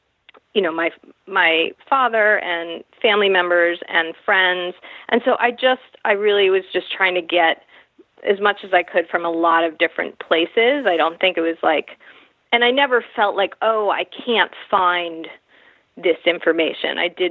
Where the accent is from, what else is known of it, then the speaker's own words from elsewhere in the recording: United States; So I've switched it growing up in America.